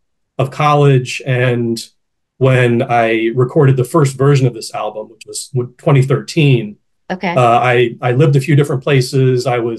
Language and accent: English; Ohio, United States; I grew up in Northwest Ohio, a little town.